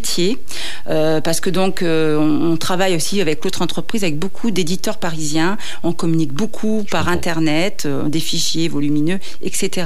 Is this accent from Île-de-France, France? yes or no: no; Lyon, Auvergne-Rhône-Alpes, France; born there; Moi, je suis née à La Croix-Rousse, mm-hmm. en 4e. Et donc, quand j'étais jeune maman seule, j'ai élevé mes deux enfants toute seule, j'habitais à Lyon 9e, à La Duchère, un quartier assez difficile.